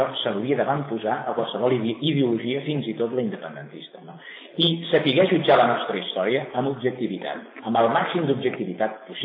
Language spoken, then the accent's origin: Catalan; Catalonia, Spain; jo assumeixo que com a català tinc una part de responsabilitat en la conquesta de València